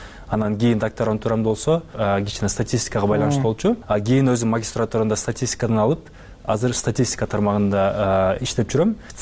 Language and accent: Kyrgyz; Tokmok, Chuy Region, Kyrgyzstan; moved away as an adult; also born or lived in Batken / Bishkek; now in Chicago, United States; Баткендин Кунду деген айылынан болом. Анан 3-4 жашыбызда Бишкекке көчүп келип, кийин Токмокко көчүп кеткенбиз. Ошентип Токмокто бүтүргөм полностью окуу жайымды.